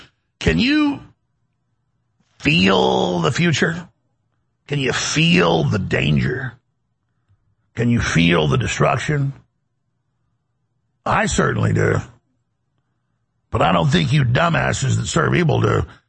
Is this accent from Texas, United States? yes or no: yes; Texas, United States; Oh, but see, I'm from Texas is why that is.